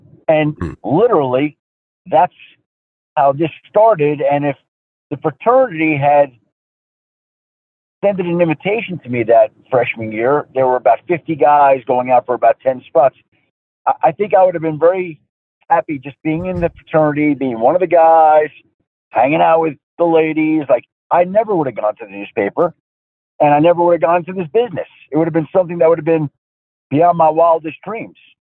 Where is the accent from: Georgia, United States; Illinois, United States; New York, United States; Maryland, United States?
New York, United States; Bellmore; growing up in Belmore, Long Island, going to school at Michigan